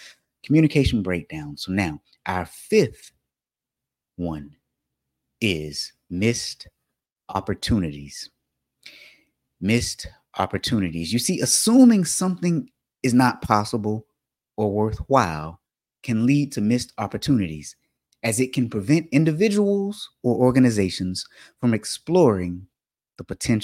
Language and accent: English; Montgomery, Alabama, United States; most of you knew that I grew up in Alabama, Montgomery to be exact.